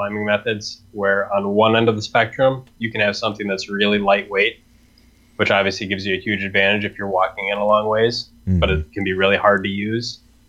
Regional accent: Wisconsin, United States; now in Minneapolis, United States; Minneapolis. No, I grew up in Wisconsin.

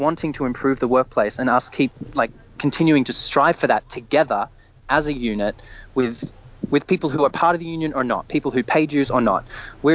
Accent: Australia; I'm from Australia.

